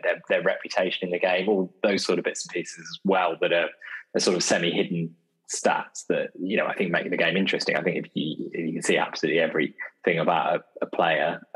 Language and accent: English; South East England, United Kingdom; So growing up in Buckinghamshire, there wasn't a Premier League team, there wasn't a Football League team at that point, in the county.